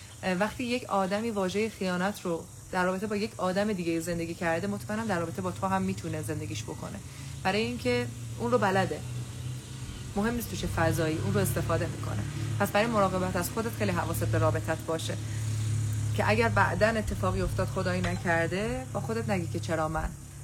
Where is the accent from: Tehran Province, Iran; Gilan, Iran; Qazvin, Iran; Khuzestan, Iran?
Qazvin, Iran; من قزوینی هستم.